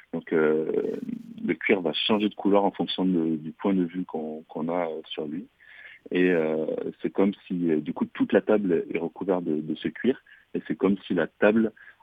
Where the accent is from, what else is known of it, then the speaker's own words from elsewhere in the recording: France; en tant que Français, en tant que passionné de métier d'art